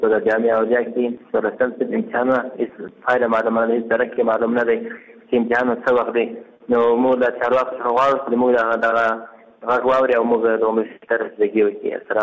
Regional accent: Ghazni, Afghanistan; د غزنی ولایت اوسیدونکی یم

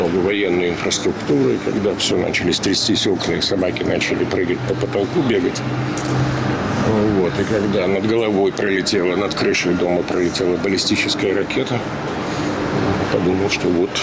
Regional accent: Kyiv, Ukraine; also born or lived in Bashkortostan, Russia; Башкирия, ну, не более чем место рождения, потому что я всю жизнь прожил в Киеве уже 62 года.

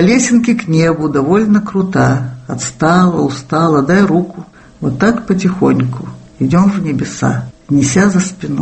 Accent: Russia; У меня французский паспорт. Ну, конечно, ну, я русская, естественно.

